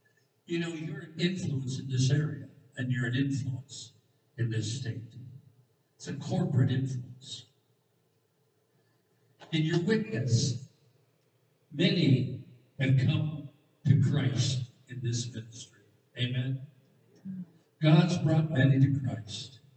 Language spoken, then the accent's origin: English; Swartz Creek, Michigan, United States; I am from Schwartz Creek, Michigan. I live in Schwartz Creek, Michigan.